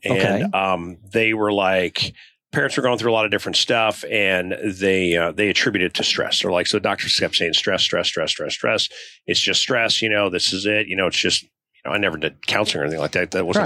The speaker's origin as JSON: {"language": "English", "town": "Chicago", "region": "Illinois", "country": "United States", "tie": "born or raised there", "said": "So I joined the Army in 1987. So I grew up in Chicago, had a pretty"}